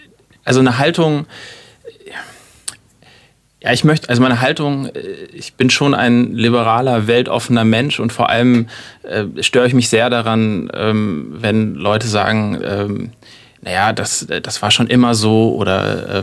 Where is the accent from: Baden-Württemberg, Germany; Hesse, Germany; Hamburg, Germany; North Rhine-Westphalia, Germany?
Hamburg, Germany; Naja, also ich komme aus Hamburg.